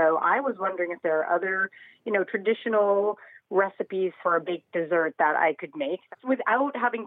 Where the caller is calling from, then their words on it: Portland, Oregon, United States; I am calling from Portland, Oregon.